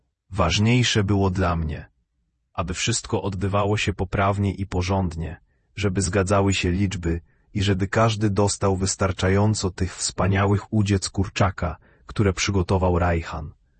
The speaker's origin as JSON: {"language": "Polish", "country": "Belarus", "said": "Pochodzę z Białorusi i jako dzieckie często widywałem w telewizji reklamy soku"}